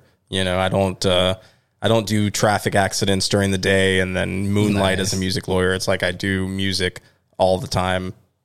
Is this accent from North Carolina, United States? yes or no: no; Tampa, Florida, United States; Yeah, I'm born and raised in Tampa. I went to law school in Chicago, but then I came back.